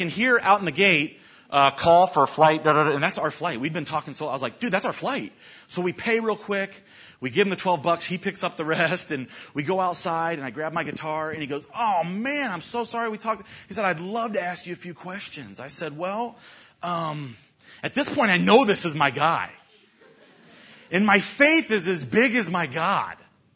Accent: Clearwater, Florida, United States; Oh, yeah, I grew up in Clearwater.

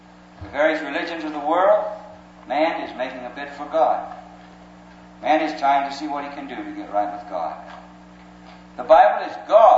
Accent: Alabama, United States; I was born and reared in Alabama. I'd gone to church ever since I was a small boy.

